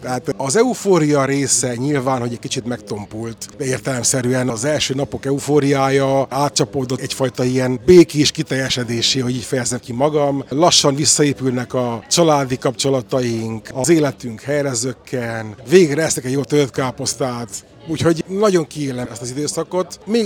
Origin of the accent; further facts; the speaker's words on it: Sepsiszentgyörgy, Covasna, Romania; moved away; végre saját szülőföldemen tudok velük találkozni, ölelkezni, barátságot visszaépíteni